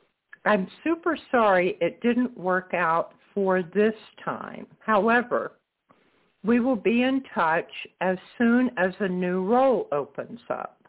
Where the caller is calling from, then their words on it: Florida, United States; I'm calling from Florida.